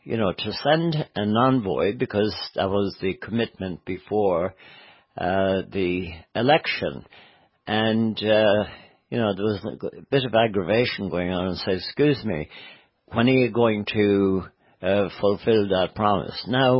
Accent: Ballina, Connacht, Ireland; well, my hometown of Ballina.

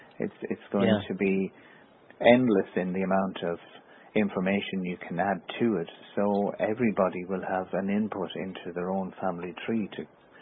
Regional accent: Ireland; because we have a tendency as Irish people, we like to keep things belonging to those that have gone before us.

